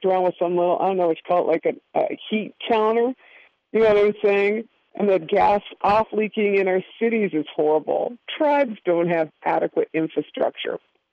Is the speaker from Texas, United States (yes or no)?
no; Winona, Minnesota, United States; I'm sitting right here in my I call this my hometown. I'm in Winona, Minnesota.